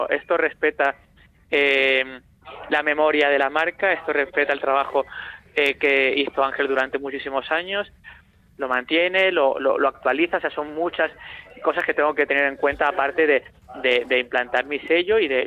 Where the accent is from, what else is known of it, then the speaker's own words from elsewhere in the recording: Seville, Andalusia, Spain; Soy sobrio, pero soy de Sevilla.